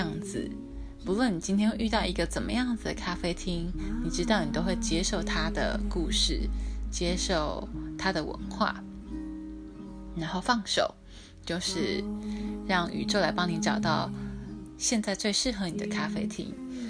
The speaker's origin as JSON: {"language": "Chinese", "region": "Yilan County", "country": "Taiwan", "lives_now": "Taipei, Taiwan", "said": "因为那个时候我刚从宜兰来到台北"}